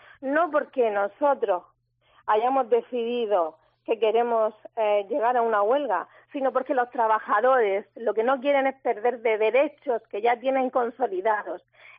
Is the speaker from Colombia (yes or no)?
no; Region of Murcia, Spain; Y nosotros como murcianos, pues oye, queremos que nuestras empresas pues crezcan y que el dinero se quede en la región